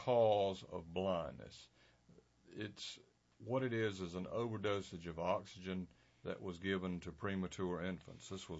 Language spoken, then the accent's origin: English; Raleigh, North Carolina, United States; I was born in Raleigh, but we were living in Lewisburg at the time. Moved to Johnston County at age 5, and then we moved to Raleigh at age 11.